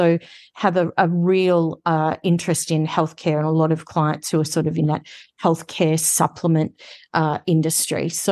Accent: Australia; So I am from Australia, if you haven't already guessed with the accent.

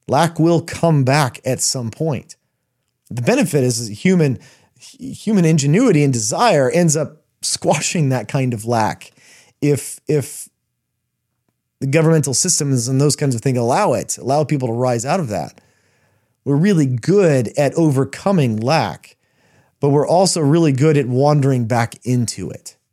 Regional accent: United States; How much of our existence in the West, I'm an American, I can speak very clearly for America

